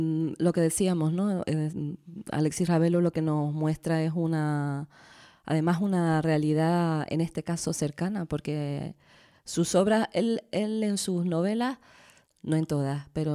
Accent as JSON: {"language": "Spanish", "region": "Canary Islands", "country": "Spain", "said": "espacios cercanos a nosotros y a nosotras, ¿no?, como lectores canarios."}